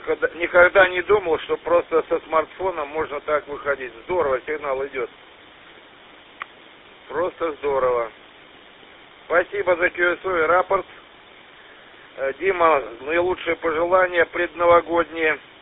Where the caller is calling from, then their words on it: Smolensk, Smolensk Oblast, Russia; нахожусь в Смоленске.